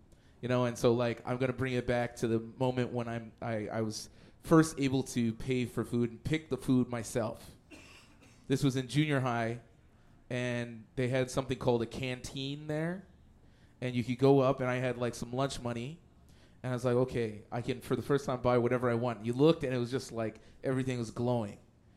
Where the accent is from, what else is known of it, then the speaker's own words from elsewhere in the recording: Edmonton, Alberta, Canada; I'm from Edmonton originally